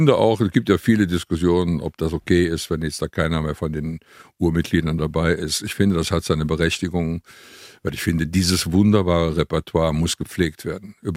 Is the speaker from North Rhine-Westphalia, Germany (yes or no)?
yes; Cologne, North Rhine-Westphalia, Germany; Man ist als Kölner nicht ausgrenzend.